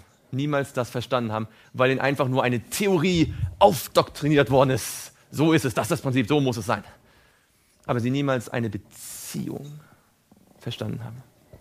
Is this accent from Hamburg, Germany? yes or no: no; Mecklenburg-Vorpommern, Germany; now in Stuttgart, Germany; ich komme aus der Nähe von Rostock, jetzt wohne ich hier in Stuttgart. Es war weit genug.